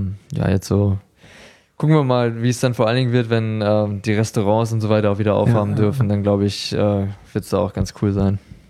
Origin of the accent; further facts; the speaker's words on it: Essen, North Rhine-Westphalia, Germany; ich komme aus Essen